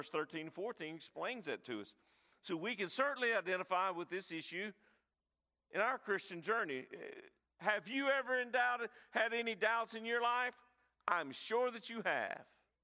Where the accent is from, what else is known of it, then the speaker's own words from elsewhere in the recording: the South, United States; We're from the South.